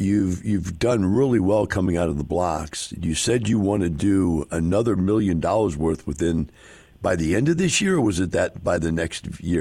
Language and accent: English; St. Louis, Missouri, United States; born there; You know, I was born in St. Louis, Missouri, right?